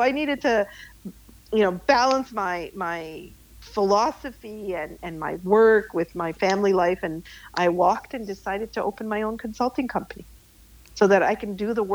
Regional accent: Canada; Well, yeah, absolutely. This is what I know. This is home. And growing up as a brown kid in, you know

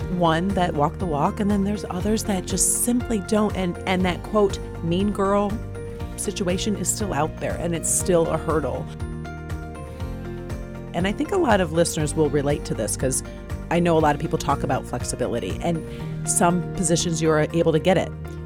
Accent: Chicago, Illinois, United States; Born and raised in Chicago.

